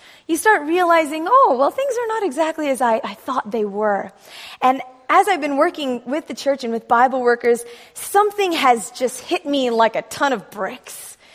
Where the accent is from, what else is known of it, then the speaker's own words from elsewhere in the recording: Berrien Springs, Michigan, United States; I grew up in a Seventh-day Adventist home. Some of you have heard me share my testimony, I guess. I was born in Berrien Springs.